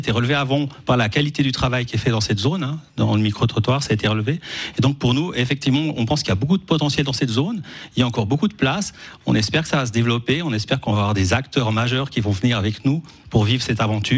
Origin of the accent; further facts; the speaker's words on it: Montana, Valais, Switzerland; Oui, je suis de la région de Montana.